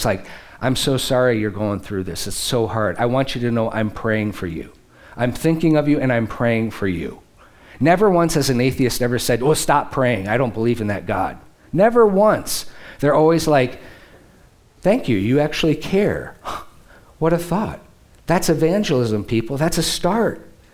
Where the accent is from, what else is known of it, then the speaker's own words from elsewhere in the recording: Detroit, Michigan, United States; I'm from Metro Detroit, please.